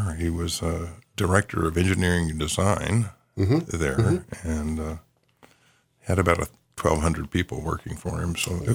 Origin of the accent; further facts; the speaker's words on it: Knoxville, Tennessee, United States; Originally from Knoxville, which is the eastern corner of the state.